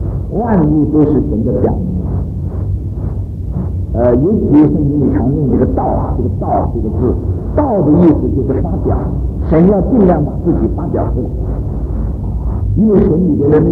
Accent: China; 我们中国人我常常问这个学生们

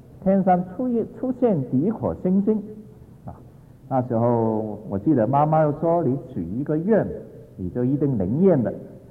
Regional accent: Hong Kong; 本来我是香港的，但很可惜是香港没有 quota 所以我变成代表了中华人民共和国。

